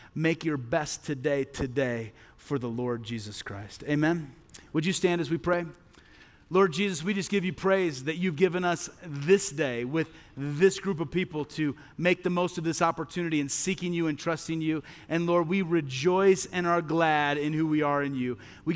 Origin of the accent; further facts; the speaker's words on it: Midwest, United States; I grew up in the Midwest. All right, I grew up in the Midwest.